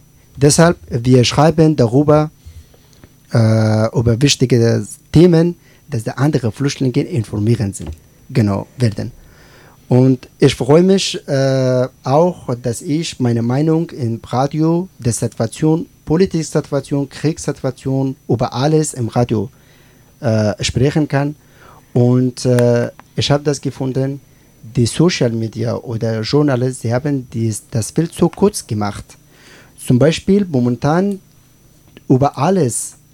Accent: Afghanistan; German is a second language; now in Germany; ich komme aus Afghanistan und ich bin ganz neu in Deutschland.

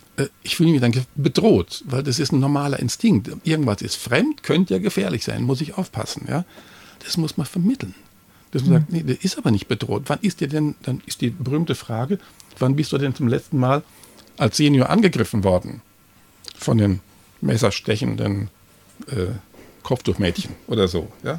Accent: Bavaria, Germany; ich komme aus Bayern, da gab es wirklich üblen Wirtshausschlägereien mit zerbrochenen Mastkrügen.

